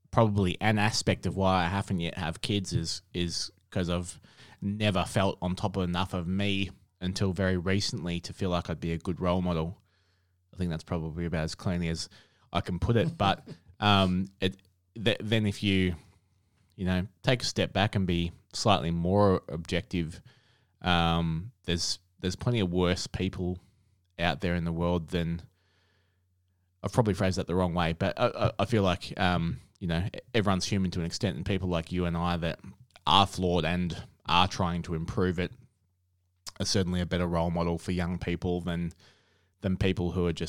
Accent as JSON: {"language": "English", "town": "Cann River", "region": "Victoria", "country": "Australia", "tie": "born or raised there", "said": "but being a country kid, you mentioned Cann River before, so I grew up in Cann River and school through Bairnsdale."}